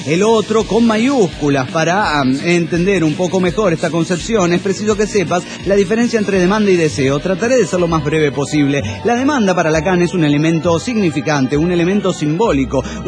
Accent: Mexico; del México.

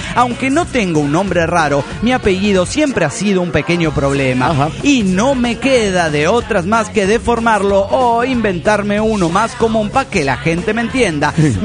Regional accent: El Bolsón, Río Negro, Argentina; del Bolsón Argentina.

